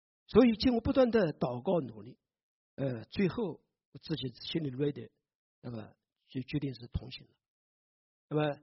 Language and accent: Chinese; China; now in North America; 我们来到这个北美，我们的家乡，我们的故土还在中国，